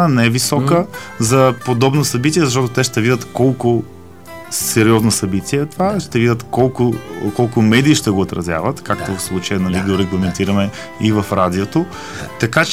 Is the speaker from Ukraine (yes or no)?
no; Moscow, Russia; Да. Аз нямам нищо руско в интерес на истината. Да. Израснал съм в Москва и да.